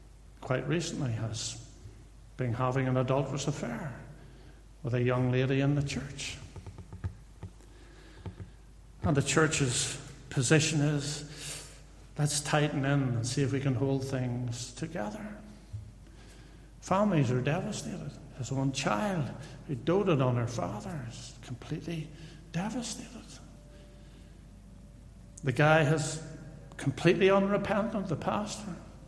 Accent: Newtownards, Northern Ireland, United Kingdom; I come from Newton Ards, and there's a big church in Newton Ards called the Thriving Life Church. It used to be across from where I live

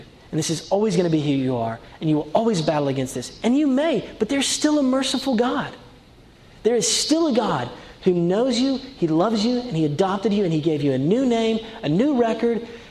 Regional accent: Asheville, North Carolina, United States; but I grew up in a town called Asheville, North Carolina. You've already picked up on the fact that I'm not from Connecticut or Massachusetts

